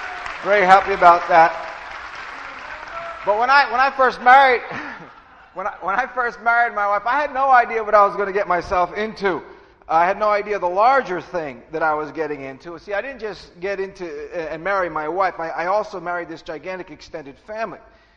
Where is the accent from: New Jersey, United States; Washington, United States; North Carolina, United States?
New Jersey, United States; but I'm from Jersey.